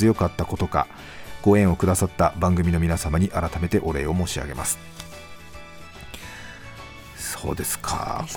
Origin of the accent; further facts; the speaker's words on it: Nanao, Ishikawa, Japan; now in Komatsu, Japan; 小松市に住んでいるのですが、1日は七尾市の私の実家に帰省していました。